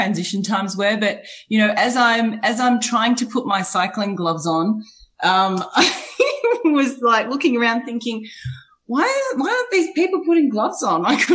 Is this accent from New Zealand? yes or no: no; Sydney, New South Wales, Australia; I am Australian. I was born in Australia, grew up in Sydney, lived in Western Australia. I've lived in Melbourne. My husband and I, since we've been married, we've lived in Canada, Germany, the US, England